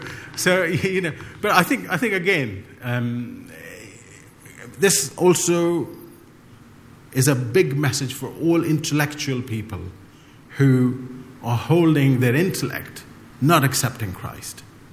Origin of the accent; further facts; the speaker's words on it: Pakistan; born there; I was born in Pakistan, and I was raised by a Muslim family.